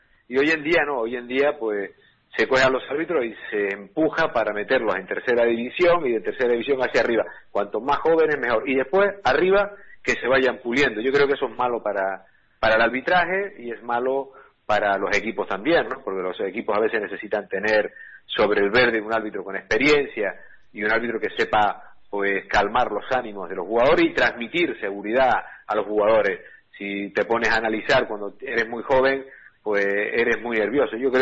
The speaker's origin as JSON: {"language": "Spanish", "town": "La Orotava", "region": "Canary Islands", "country": "Spain", "lives_now": "Los Realejos, Spain", "said": "nací en La Perdoma, donde hice el pregón el pasado jueves, sí, de la fiesta, y soy de La Otava, pero actualmente estoy viviendo en Los Realejos, vivo a caballo entre Los Realejos así y La Otava"}